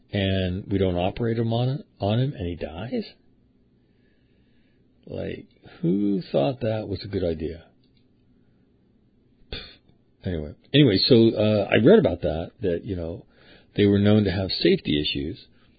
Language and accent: English; United States; I'm about your age, Mac, and I grew up in the Tennessee-Kentucky area.